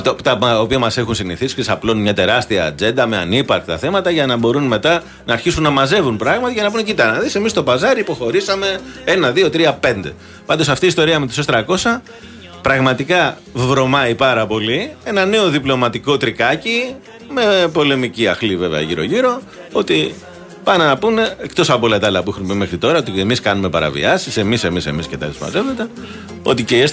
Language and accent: Greek; Chania, Crete, Greece; Θυμίζω ότι εμείς είμαστε και από τα Χανιά, κάτι ξέρουμε αυτά.